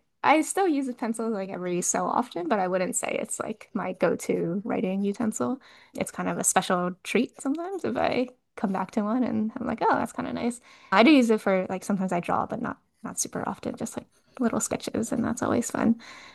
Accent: United States; born there; my parents grew up in, but I was born in America

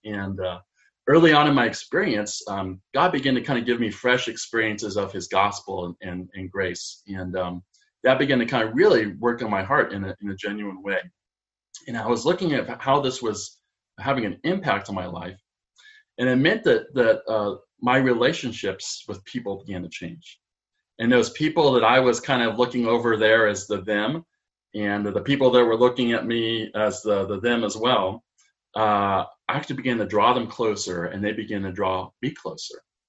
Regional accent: Colorado, United States; moved away as an adult; now in St. Louis, United States; When I was in my late 20s, I moved to St. Louis to attend Covenant Seminary. And when I moved, I was coming from Colorado, and I was very much a Colorado mountain man.

